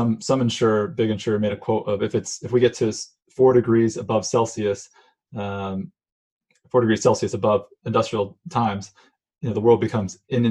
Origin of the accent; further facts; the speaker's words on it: West Coast, United States; because I live on the West, I grew up on the West Coast, I have no sense of hurricane season.